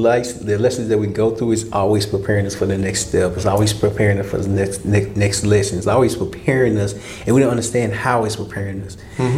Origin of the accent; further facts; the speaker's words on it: Little Rock, Arkansas, United States; When I was in high school, so my hometown is Little Rock, Arkansas. But I went to a school called Little Rock Central High School.